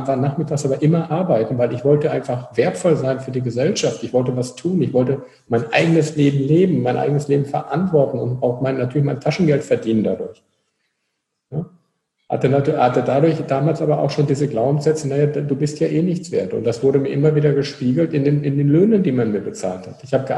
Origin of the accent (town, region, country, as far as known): North Rhine-Westphalia, Germany